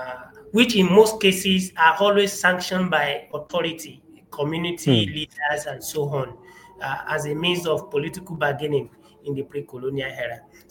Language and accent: English; Nigeria; all these are part of how we were raised in Nigeria.